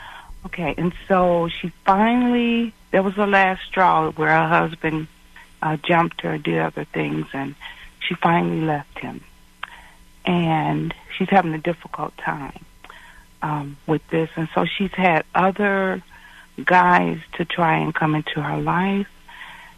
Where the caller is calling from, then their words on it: Chicago, Illinois, United States; from Chicago.